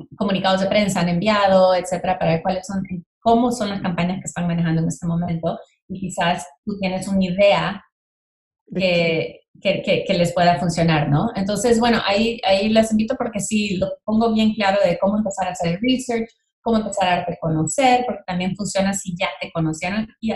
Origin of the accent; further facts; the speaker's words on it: El Salvador; Creciendo en El Salvador, durante la guerra civil, no tenía, o sea, realmente no teníamos acceso como que a cultura, ¿no?